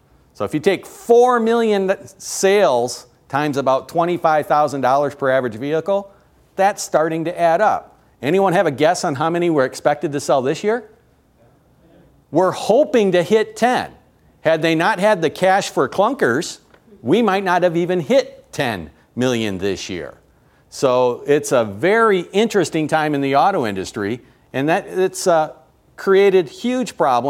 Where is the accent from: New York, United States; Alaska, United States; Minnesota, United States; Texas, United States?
New York, United States; Buffalo; I'm from Buffalo. Buffalo is home to the world's largest automotive engine plant in the world.